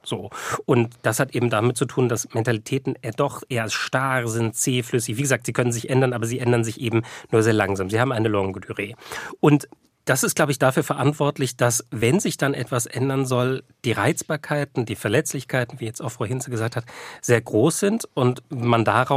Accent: East Germany, Germany; ich zum Beispiel als Ostdeutscher oder als jemand mit einer ostdeutschen Prägung

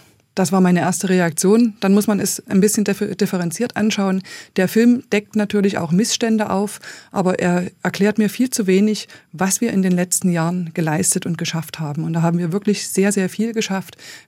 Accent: East Germany, Germany; Aber ich habe meine Kindheit in der DDR verbracht.

